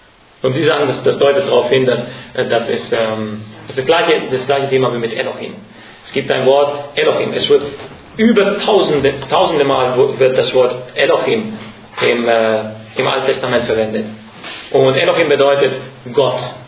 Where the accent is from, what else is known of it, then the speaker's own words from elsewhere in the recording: Romania; first language Hungarian; German is a second language; meine Sprache ist Ungarisch, ich komme aus Rumänien, bin aber Ungar.